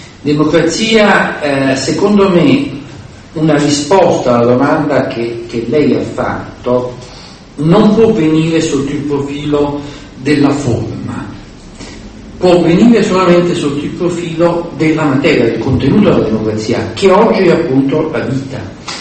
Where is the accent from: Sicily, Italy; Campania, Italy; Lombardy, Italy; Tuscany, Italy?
Campania, Italy; Naples; Io vengo da Napoli, come qualcuno di voi sa